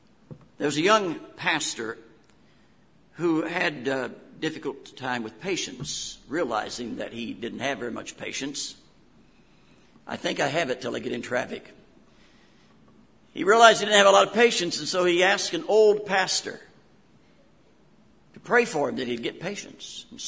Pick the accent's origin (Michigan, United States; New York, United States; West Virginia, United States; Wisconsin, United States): West Virginia, United States; accent: West Virginia; That was my West Virginia accent coming out there for a moment.